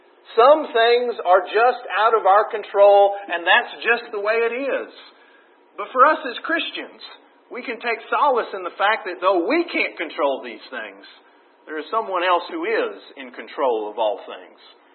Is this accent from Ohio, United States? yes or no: no; Texas, United States; I grew up in West Texas.